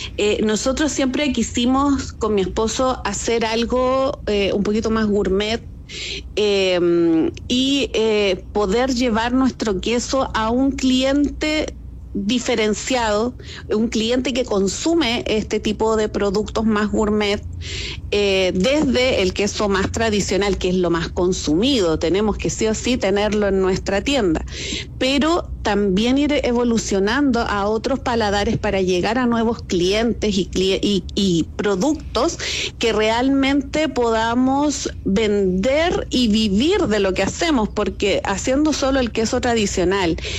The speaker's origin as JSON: {"language": "Spanish", "country": "Chile", "tie": "born or raised there", "also_born_or_lived": "Calama", "said": "A los 17 años, por buscar oportunidades, tuve que salir de mi pueblo, irme de mi ciudad, porque acá en esa época no había tampoco dónde estudiar"}